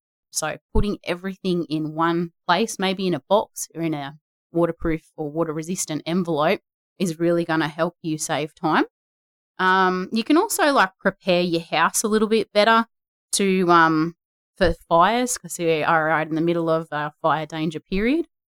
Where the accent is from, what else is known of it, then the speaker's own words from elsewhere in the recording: Bulga, New South Wales, Australia; So I'm from the Bulga community, for example.